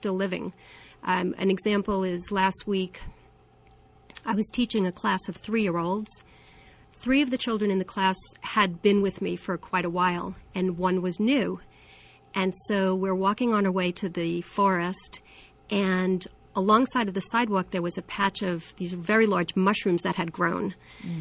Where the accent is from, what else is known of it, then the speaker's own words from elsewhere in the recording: Long Island, New York, United States; now in San Francisco, United States; Yes, I grew up on Long Island.